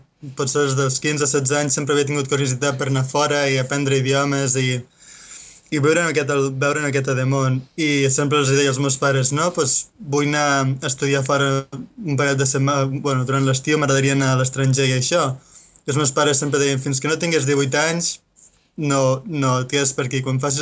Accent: La Vilella, Catalonia, Spain; now in United States; Però sí, tots els meus anys de quan era petit, a la Vilella.

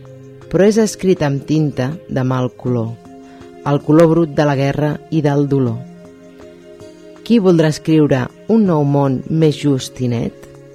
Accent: Esplugues de Llobregat, Catalonia, Spain; al costat del meu poble, perquè jo soc d'Esplugues

